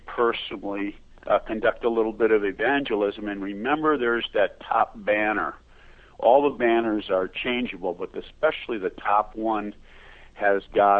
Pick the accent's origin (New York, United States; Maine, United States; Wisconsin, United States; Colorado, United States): Wisconsin, United States; Milwaukee; I'm from Milwaukee myself, and the pastor's from Minnesota